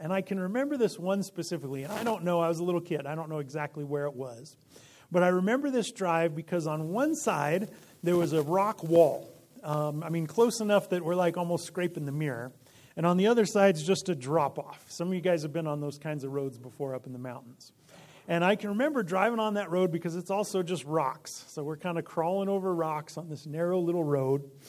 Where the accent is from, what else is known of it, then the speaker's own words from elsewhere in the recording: Illinois, United States; I actually grew up in Illinois. Even though I grew up in Illinois, we came out camping in Colorado every single summer.